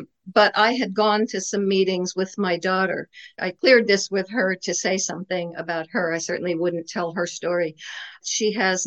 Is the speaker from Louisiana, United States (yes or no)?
no; Portland, Oregon, United States; I'm from Portland, Oregon.